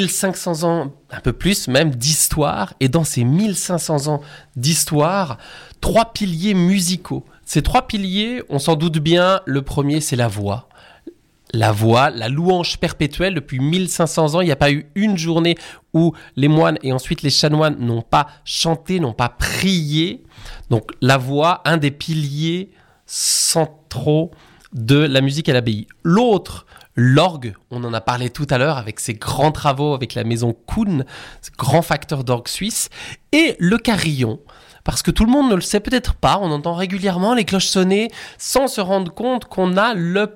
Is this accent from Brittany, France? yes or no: yes; Brittany, France; now in Saint-Maurice, Switzerland; je suis un Breton qui me réjouit depuis 5 ans de devenir agonois d'adoption.